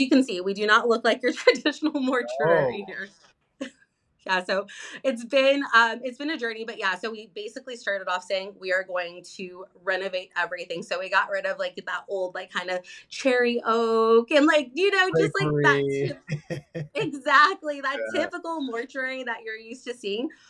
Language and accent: English; Los Angeles, California, United States; unfortunately I'm from Los Angeles, so we are in a very saturated market.